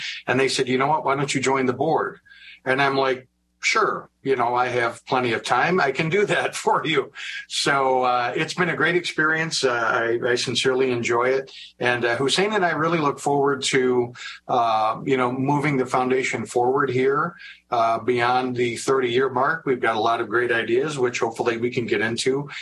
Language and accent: English; Dearborn Heights, Michigan, United States; It's my hometown. I love it.